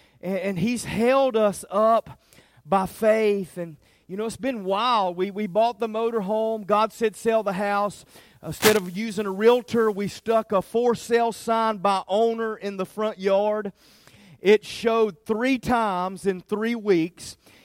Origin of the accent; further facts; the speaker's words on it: Siler City, North Carolina, United States; I'm from Siler City.